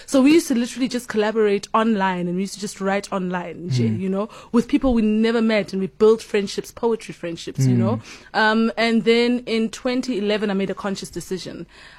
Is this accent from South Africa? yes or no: yes; South Africa; I am a South African writer